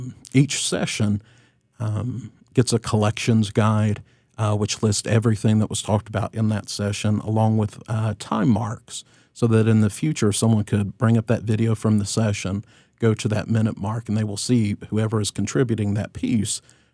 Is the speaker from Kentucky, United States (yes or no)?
yes; Belfry, Kentucky, United States; She picked an eastern Kentucky town to do it in. My hometown, actually.